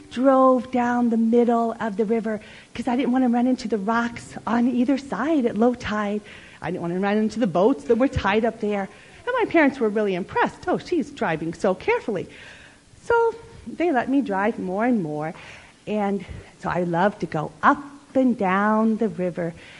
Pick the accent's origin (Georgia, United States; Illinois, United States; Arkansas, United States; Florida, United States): Florida, United States; I grew up in Florida, and it was in a small town near the Gulf of Mexico, and we lived next to a river.